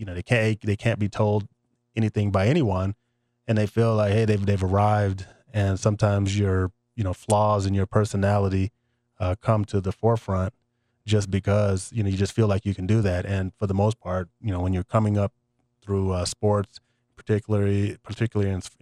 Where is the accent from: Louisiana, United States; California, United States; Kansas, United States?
California, United States; Los Angeles; I was from Los Angeles, so I pretty much knew.